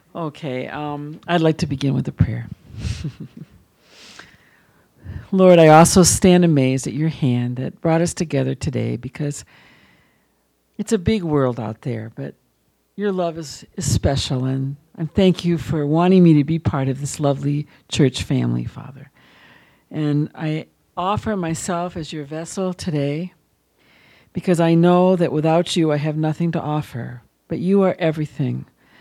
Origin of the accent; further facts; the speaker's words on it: Holyoke, Massachusetts, United States; also born or lived in Hartford; I come from a traditional Jewish family. I grew up in Holyoke, Massachusetts, actually. Was born in Hartford